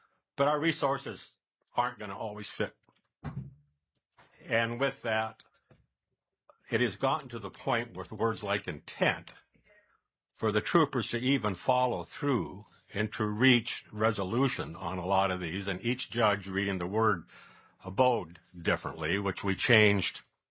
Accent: Alaska, United States; I'm from Southeast Alaska.

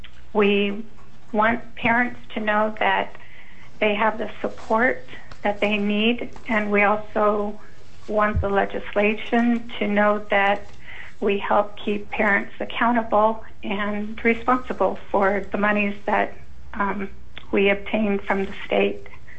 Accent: Kodiak, Alaska, United States; now in Washington, United States; I am originally from Kodiak, temporarily in Washington.

